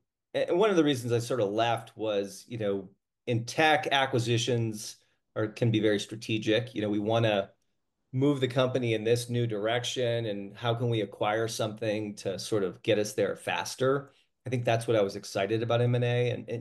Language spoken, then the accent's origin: English; Michigan, United States; Yeah, so I after growing up in Michigan, I did my undergrad at West Point and spent 10 years in the Army as a helicopter pilot.